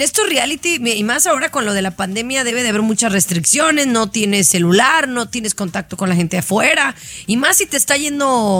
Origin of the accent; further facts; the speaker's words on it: Mexico; soy mexicana, muy orgullosa.